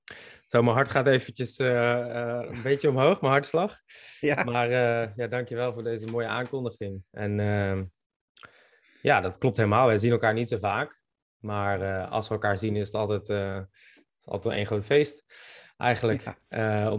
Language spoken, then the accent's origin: Dutch; Gelderland, Netherlands; En ik ben opgegroeid op de Bible Belt, op de Veluwe, in een klein dorpje. En ja, ook echt letterlijk in de Bible Belt. Dus ik ben geboren in een heel christelijk gezin.